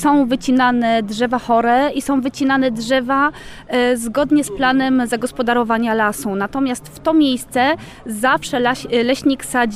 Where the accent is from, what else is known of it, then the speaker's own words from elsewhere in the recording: Silesian Voivodeship, Poland; ja jestem Ślązaczką z dziada pradziada